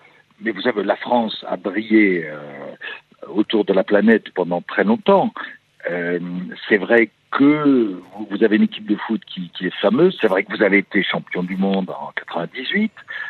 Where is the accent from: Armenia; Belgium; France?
Belgium; Je suis belge, je vis en Belgique, j'y travaille.